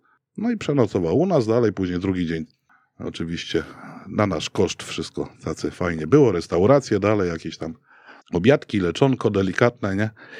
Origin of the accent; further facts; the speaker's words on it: Warsaw, Masovian Voivodeship, Poland; przecież ja jestem z Brudna